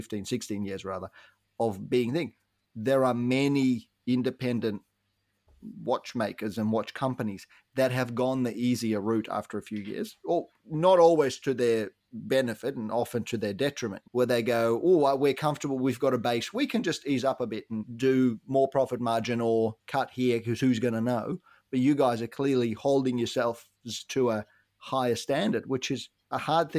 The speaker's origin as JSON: {"language": "English", "country": "Ukraine", "tie": "born or raised there", "said": "I was born, I grew up in the Ukraine."}